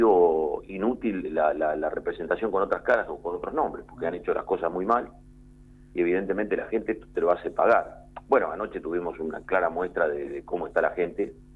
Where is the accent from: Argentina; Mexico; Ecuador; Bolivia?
Argentina; Rosario, Santa Fe; Yo soy un rosarino de toda la vida y, y quiero que mi ciudad vuelva a ser lo que en algún momento fue.